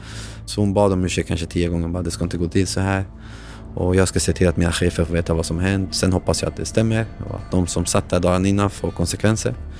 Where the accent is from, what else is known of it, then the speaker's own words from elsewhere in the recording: Sweden; För det är ju väldigt enkelt för mig att bevisa att jag är från Sverige.